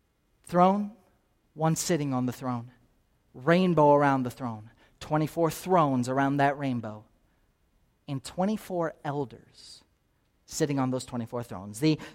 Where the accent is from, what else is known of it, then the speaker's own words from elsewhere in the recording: Naples, Florida, United States; I grew up here in Naples, Florida